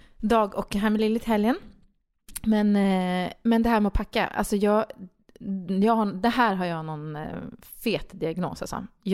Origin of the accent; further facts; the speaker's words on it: Nyköping, Södermanland, Sweden; som jag kom från Nyköping, bara, men gud, känner du bla bla bla